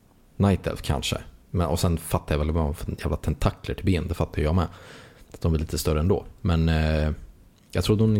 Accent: Värmland, Sweden; Jag är från Värmland.

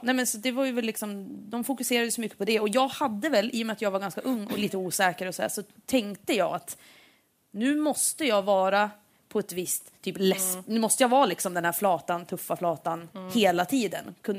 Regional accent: Järvsö, Gävleborg County, Sweden; Jag var hemma i Järvsö över påsk.

